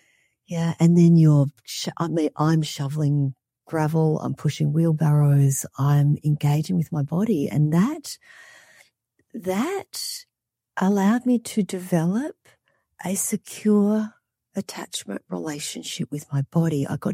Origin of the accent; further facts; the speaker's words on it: Australia; moved away as an adult; also born or lived in Vietnam / Alaska; now in United States; So I'm a former child refugee. I was born in Vietnam and raised in Australia. And as an adult, I became an immigrant into the United States, into Alaska specifically.